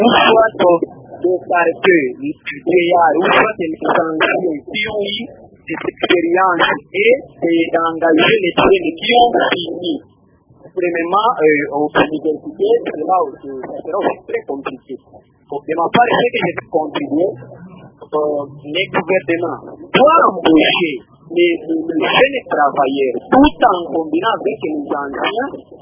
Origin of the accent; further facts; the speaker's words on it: Kindu, Maniema, DR Congo; Quand nous arrivons ici chez nous à Kindou